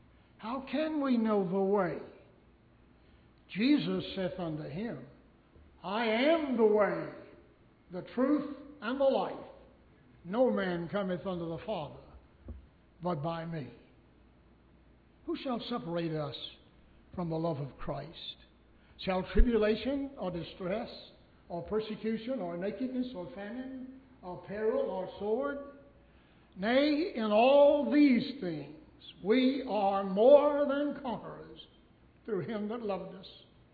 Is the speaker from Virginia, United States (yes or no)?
yes; Danville, Virginia, United States; And then I came from Danville, Virginia to Fort Worth to enroll in the Bible Baptist Seminary.